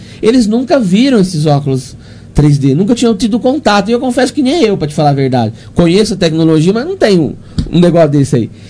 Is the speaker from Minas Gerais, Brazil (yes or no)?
no; Aparecida, São Paulo, Brazil; eu que cresci, nasci aí em Aparecida